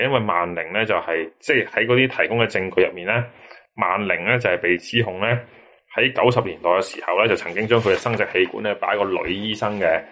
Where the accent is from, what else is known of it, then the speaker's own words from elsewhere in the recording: China; 我作为一个中国人，真系好难理解到西人嘅嗰种年轻人嗰啲文化